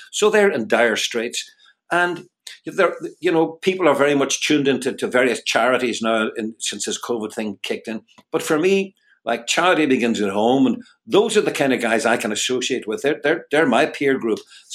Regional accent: Derry, Northern Ireland, United Kingdom; the north of Ireland, and specifically the port of Derry, which is my hometown.

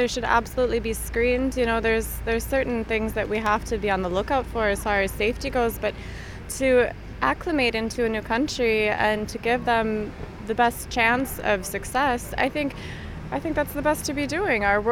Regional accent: United States; As an American myself

